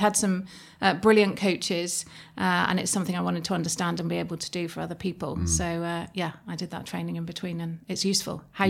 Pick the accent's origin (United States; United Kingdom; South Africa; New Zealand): United Kingdom; West Midlands; I grew up in Shropshire.